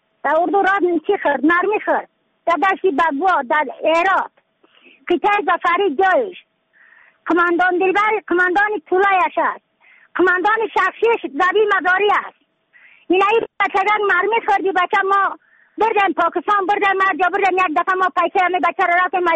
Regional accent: Badakhshan, Afghanistan; از بدخشان هستم، مرکز بدخشان، ولسوالی اصلی پایان.

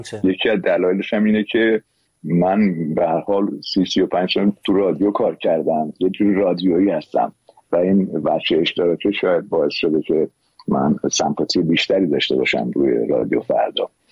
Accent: Iran; به زندگی خودم به عنوان یه ایرانی نمیتونستم بی تفاوت باشم.

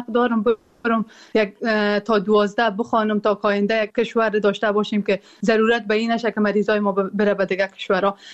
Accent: Afghanistan; مایی که در بیرون از افغانستان هستیم

